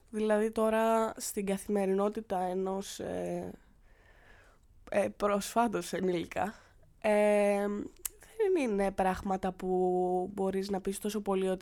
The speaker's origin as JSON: {"language": "Greek", "town": "Brussels", "region": "Brussels-Capital Region", "country": "Belgium", "tie": "born or raised there", "also_born_or_lived": "Greece", "said": "στο Βέλγιο, οι Βρυξέλλες είναι το σπίτι μου, είναι πολύ διαφορετικό. Η Ελλάδα είναι η πατρίδα μου και το Βέλγιο είναι το σπίτι μου. Γιατί στο Βέλγιο έχω μάθει να ζω. Στο Βέλγιο έχω τελειώσει το σχολείο"}